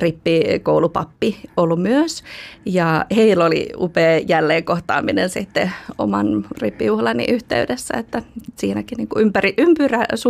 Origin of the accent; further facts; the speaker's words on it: Pori, Satakunta, Finland; born there; mä oon syntynyt Raumalla. Eli mun passissa lukee Rauma ja mä en itse asiassa ole edes Raumalla syntynyt, mä oon oikeasti syntynyt Porissa, mutta passissa lukee Rauma.